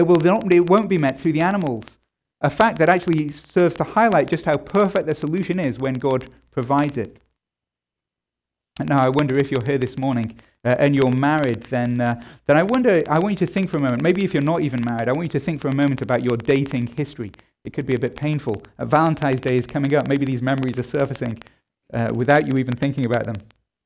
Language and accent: English; England, United Kingdom; We're Presbyterian, I'm an Englishman